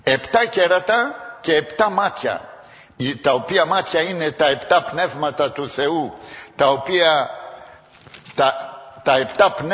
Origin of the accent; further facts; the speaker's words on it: Greece; συγκινούμαστε, ας πούμε, να είμαστε Έλληνες εμείς